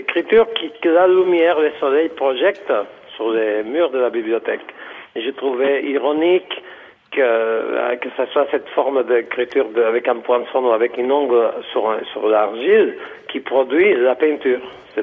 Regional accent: Balearic Islands, Spain; Je suis de Majorque, de Majorque.

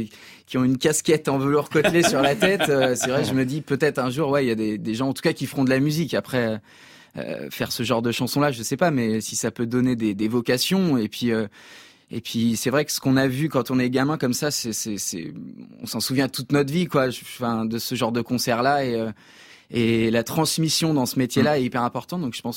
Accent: Nouvelle-Aquitaine, France; J'ai grandi dans la Creuse, donc il fallait faire 80 bornes pour aller voir un concert

